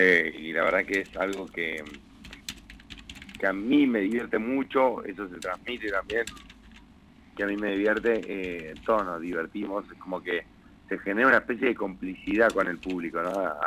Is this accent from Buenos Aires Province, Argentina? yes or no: no; Comodoro Rivadavia, Chubut, Argentina; primero la emoción de volver a Comodoro. Yo me crié en Comodoro, viví 12 años en Comodoro.